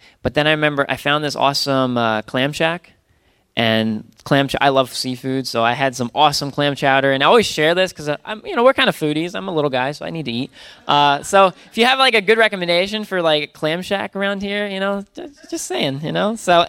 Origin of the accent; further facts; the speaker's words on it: Pennsylvania, United States; I grew up in Pennsylvania, so I'm not originally from New England